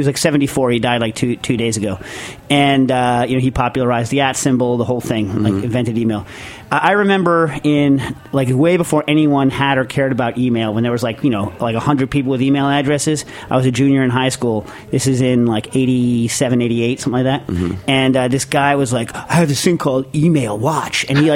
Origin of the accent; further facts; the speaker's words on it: New Jersey, United States; Well, I mean, you know, I came from Jersey. You know, back in the day, that's where I went to elementary school.